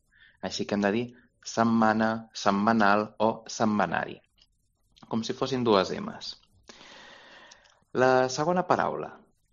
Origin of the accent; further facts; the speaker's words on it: Tarragona, Catalonia, Spain; jo per exemple que soc de Tarragona, dic poble.